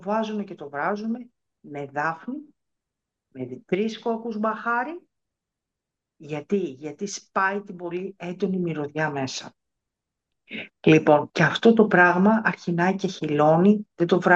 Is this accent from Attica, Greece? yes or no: yes; Athens, Attica, Greece; born there; Εγώ κατάγομαι, η καταγωγή μπορεί να είμαι γεννημένη στην Αθήνα, αλλά η καταγωγή μου είναι από την Λακωνία, από το χωριό Κίκα της Μάνης. Από τη Μέσα Μάνη.